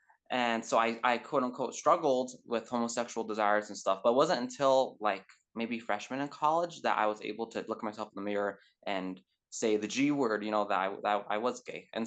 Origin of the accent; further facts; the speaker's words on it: Santa Fe, New Mexico, United States; I'm from Santa Fe, New Mexico, and it's a blue state, very liberal. But I was raised in a very, very conservative pocket in like the evangelical culture and community here.